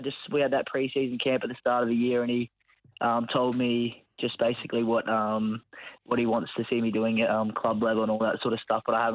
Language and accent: English; Brisbane, Queensland, Australia; Growing up in Brisbane, it was definitely, you know